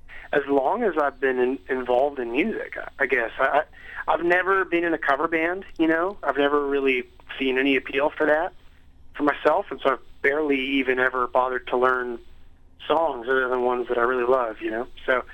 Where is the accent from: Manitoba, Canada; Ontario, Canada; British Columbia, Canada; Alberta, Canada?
Ontario, Canada; Hamilton; we grew up in Hamilton where there has been this church movement called True City that has taken place over the last 10 years